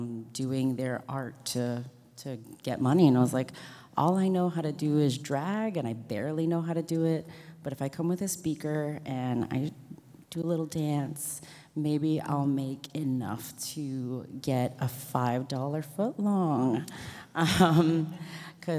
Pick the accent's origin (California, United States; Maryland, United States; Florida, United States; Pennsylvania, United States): Florida, United States; moved away; So I moved out here from Florida in 2014, originally to go to school